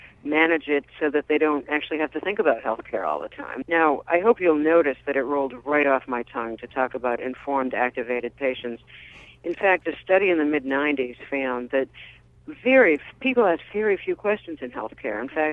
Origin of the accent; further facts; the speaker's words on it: Massachusetts, United States; I'm from Massachusetts, so I can always quote Tip O'Neill